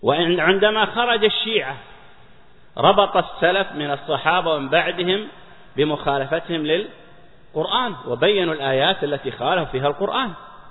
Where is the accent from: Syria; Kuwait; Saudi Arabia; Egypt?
Saudi Arabia; عندنا في السعودية